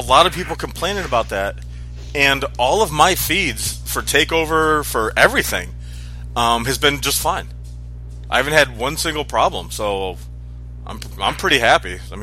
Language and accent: English; Detroit, Michigan, United States; moved away; So, hey, I love my hometown, but yeah, there's a reason I've never had the itch to go back.